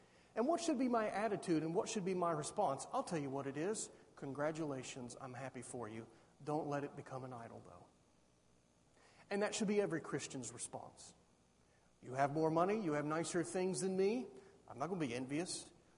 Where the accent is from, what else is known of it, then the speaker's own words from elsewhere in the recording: Columbus, Ohio, United States; I grew up in Columbus.